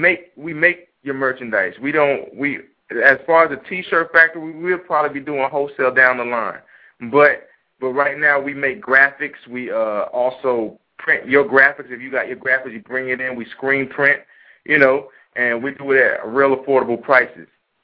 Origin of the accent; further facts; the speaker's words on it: New York, United States; even though I'm from New York, I was traveling, I was military